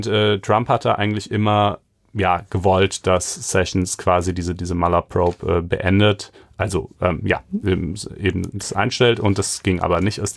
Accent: Germany; ich kannte die überhaupt nicht bis eben, aber ich bin ja auch in Deutschland groß geworden.

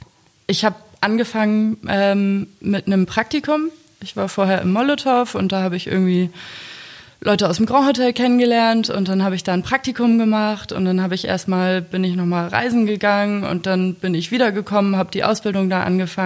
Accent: Hamburg, Germany; Ja, wobei ich bin quasi in Steilshoop aufgewachsen, also direkt daneben.

